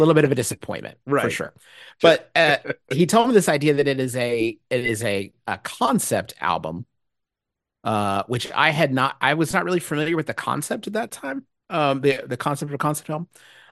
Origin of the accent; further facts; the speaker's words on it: West Virginia, United States; as the kid growing up in West Virginia, the only opportunity you get to see a part of a show is the Tonys.